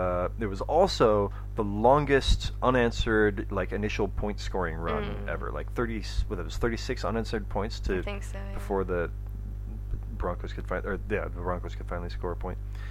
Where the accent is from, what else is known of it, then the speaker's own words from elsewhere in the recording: Barcelona, Catalonia, Spain; I'm from Barcelona.